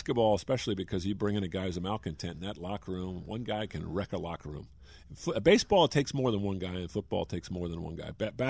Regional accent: United States; America. MURRICAN. I'm American.

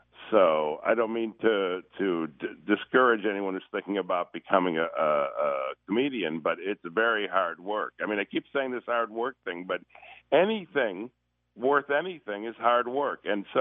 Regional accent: Chicago, Illinois, United States; Yeah, I'm from Chicago, and I'm a huge Cubs fan.

